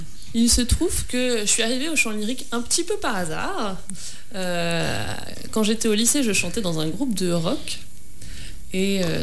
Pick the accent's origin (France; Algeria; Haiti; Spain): France; Brittany; Ah ben, j'ai grandi en Bretagne, je suis bretonne à la base.